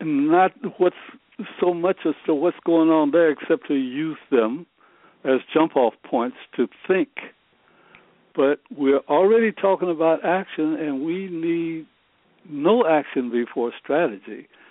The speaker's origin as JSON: {"language": "English", "region": "Great Plains", "country": "United States", "tie": "born or raised there", "said": "I was raised on the Dust Bowl and graduated to the hardwood"}